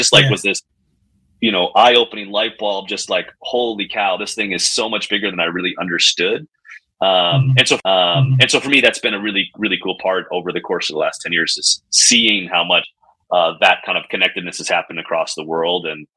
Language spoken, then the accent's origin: English; West Virginia, United States; We grew up in West Virginia.